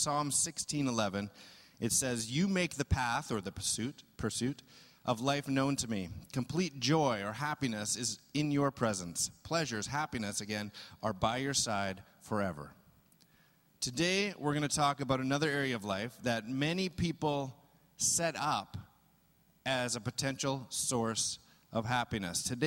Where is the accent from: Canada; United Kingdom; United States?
Canada; because I was born in Canada, and except for a stint as a toddler, I've always lived in Canada.